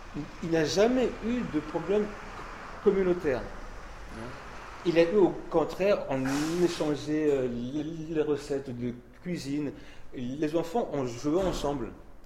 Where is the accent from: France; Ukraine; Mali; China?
France; Île-de-France; J'ai grandi en Île-de-France, en Seine-et-Marne.